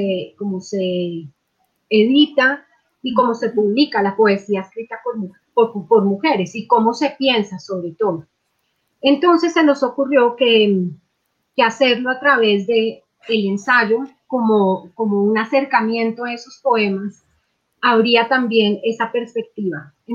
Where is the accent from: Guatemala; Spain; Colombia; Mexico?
Colombia; a pesar de que estamos, de que somos colombianas